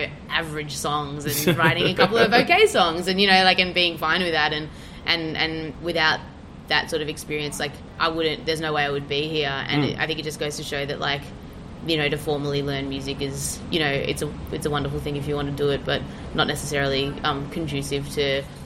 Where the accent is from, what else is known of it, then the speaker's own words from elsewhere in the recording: Melbourne, Victoria, Australia; I'm a city slicker. Yeah, no, I grew up in Albert Park, which is just outside of St Kilda.